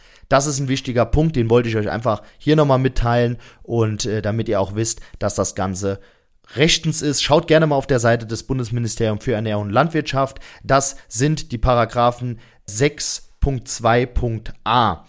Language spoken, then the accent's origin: German; Rhineland-Palatinate, Germany; Und wie ihr wisst, kommen wir auch aus Rheinland-Pfalz.